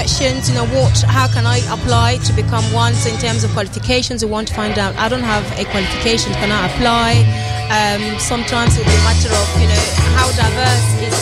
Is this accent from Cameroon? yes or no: yes; Cameroon; I'm from Cameroon.